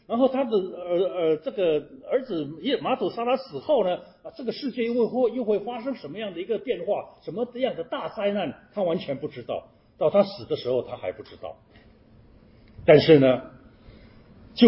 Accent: China; 一般我们中国人起的名字都是比较吉利的，尤其是传统的中国

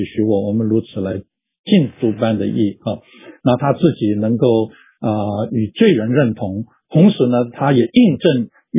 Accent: China; 他就像我们中国人的说的学徒了

